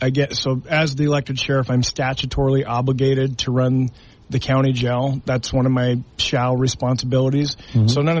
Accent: Utah, United States; so I grew up primarily in the Green Valley area. But every morning on my way to Pineview High School, I'd drive right past Dixie High School along I-15.

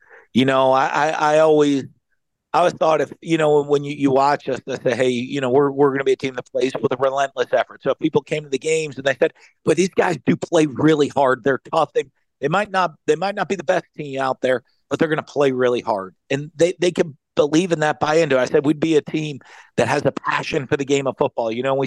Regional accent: Northeast, United States; I mean, I'm a guy from the Northeast, but I came in and both my kids are born.

